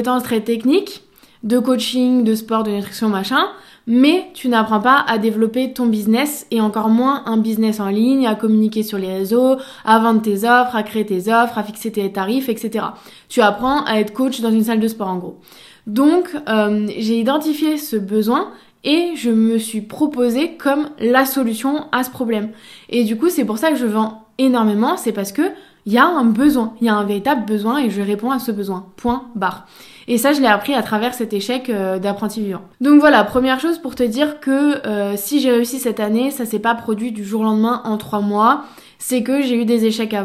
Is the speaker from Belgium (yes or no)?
no; Dijon, Bourgogne-Franche-Comté, France; Donc je suis revenue chez moi à Dijon